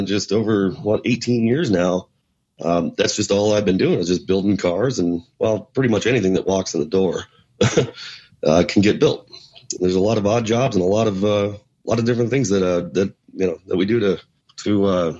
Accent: Las Vegas, Nevada, United States; Vegas, I was born and raised in Vegas. It's my hometown, but it's a very transient town.

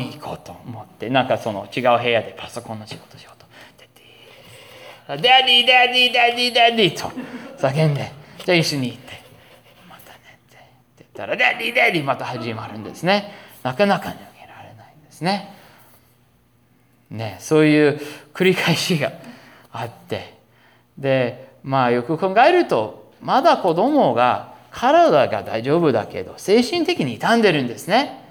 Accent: Minnesota, United States; クリスマスに私の実家に帰ろうという話があったんですね。幸いお寺はクリスマスはあまり行事がないですね。だからちょっとゆっくりできる時期ですから、じゃあミネソタに帰ろうということで

